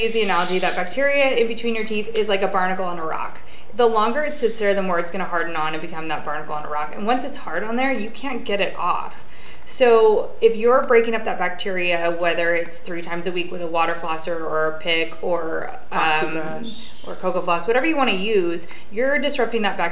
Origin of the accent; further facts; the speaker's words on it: Pacific Northwest, United States; Suck it up, Buttercup. We're from the Northwest.